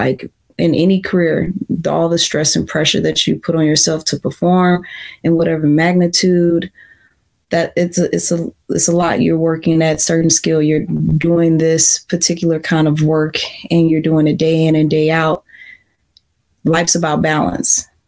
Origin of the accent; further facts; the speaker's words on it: St. Louis, Missouri, United States; like she's from Tahiti, I'm from St. Louis